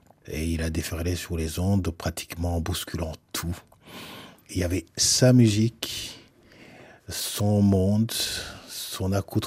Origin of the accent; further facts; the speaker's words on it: Rwanda; first language Kinyarwanda; French is a second language; La langue rwandaise, c'est ma langue maternelle.